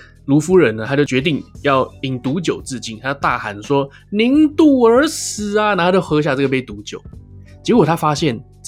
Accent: Taiwan; 我们台湾人太乱来了，就香港跟台湾人都太自由了才会这个样子

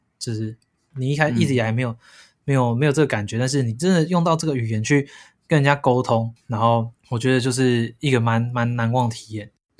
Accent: Taiwan; 就是说我是台湾来的

